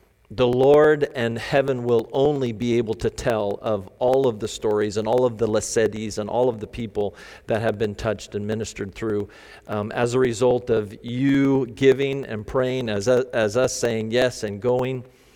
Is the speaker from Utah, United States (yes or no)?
no; Kelso, Washington, United States; We're from the Kelso Longview area. That's our home base area